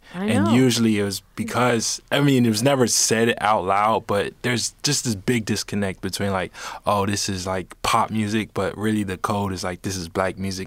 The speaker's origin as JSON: {"language": "English", "region": "Maryland", "country": "United States", "tie": "born or raised there", "said": "Yeah, so growing up in Maryland, where I was introduced to cello"}